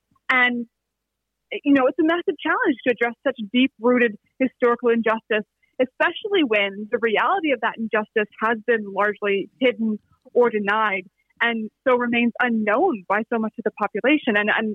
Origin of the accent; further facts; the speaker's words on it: United States; accent: American; American accent, and that's not going to change. And it's the kind of thing where, you know, I understand my accent marks me as an outsider.